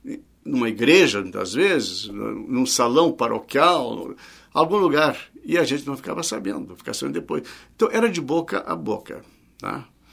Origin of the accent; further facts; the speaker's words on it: Porto Alegre, Rio Grande do Sul, Brazil; also born or lived in Taquara; Olha, eu sou natural de Taquara, mas eu vivi toda a minha vida, desde tenra idade, em Porto Alegre. Então eu sou um porto-alegrense.